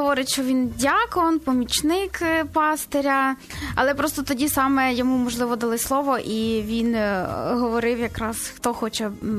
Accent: Katowice, Silesian Voivodeship, Poland; Я взагалі з Польщі, так, але не з самого Кракова, ага. З Катовіц, це під Краковом, Шльонське воєводство.

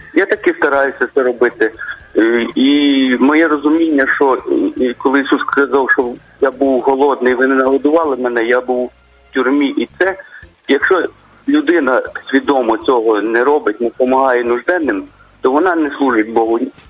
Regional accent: Western Ukraine, Ukraine; От я родом з Західної України

